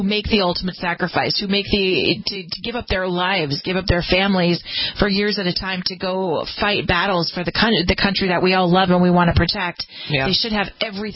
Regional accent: California, United States; especially in California, my home state

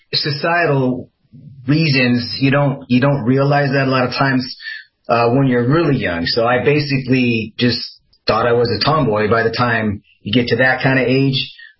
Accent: Midwest, United States; I mean, I grew up in the Midwest, you know.

